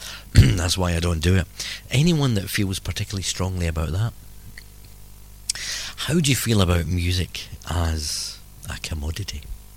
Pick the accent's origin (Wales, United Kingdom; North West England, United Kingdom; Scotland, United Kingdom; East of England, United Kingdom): Scotland, United Kingdom; Glasgow; now in London, United Kingdom; I know I don't sound like a Crouch Ender. I'm originally from Glasgow, but I've been a Crouch Ender now for over 15 years. So I kind of consider myself a local.